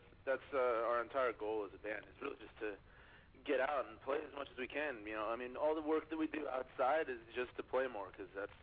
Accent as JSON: {"language": "English", "town": "Long Island", "region": "New York", "country": "United States", "said": "Long Island, New York."}